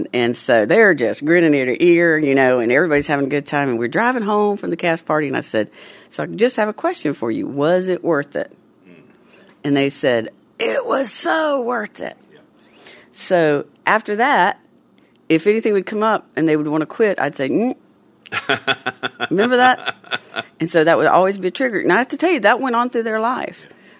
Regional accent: the South, United States; And we're from the South.

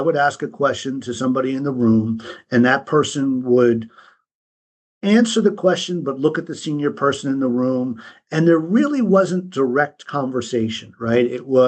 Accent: United States; Unfortunately, as an American, because we're America, most people that own passports, all they go to are the Caribbean and maybe Mexico, right?

